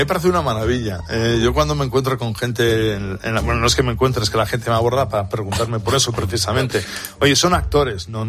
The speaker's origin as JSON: {"language": "Spanish", "town": "Bilbao", "region": "Basque Country", "country": "Spain", "said": "soy de Bilbao."}